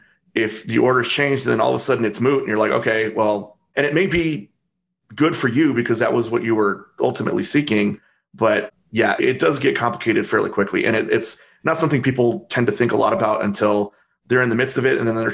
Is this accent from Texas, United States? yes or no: yes; El Paso, Texas, United States; I was able to come back to El Paso, my hometown, and work for the Court of Appeals there